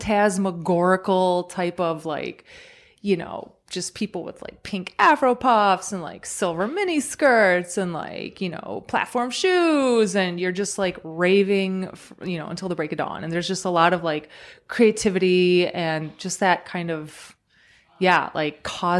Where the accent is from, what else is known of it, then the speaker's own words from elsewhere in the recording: Detroit, Michigan, United States; first language Croatian; Croatian was my first language, but, you know, grew up speaking English, watching TV, and going to school.